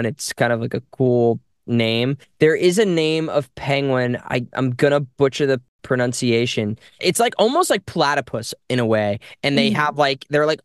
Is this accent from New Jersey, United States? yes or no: yes; New Jersey, United States; also born or lived in Brooklyn; I grew up in Monmouth County. I mean, I grew up in Brooklyn for a while, and then my family moved to Monmouth County. But yeah, I love Jersey.